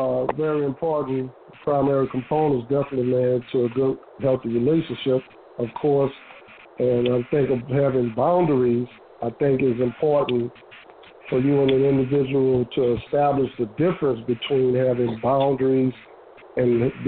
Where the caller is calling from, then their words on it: Marietta, Georgia, United States; Yeah, I'm calling from Marietta, Georgia.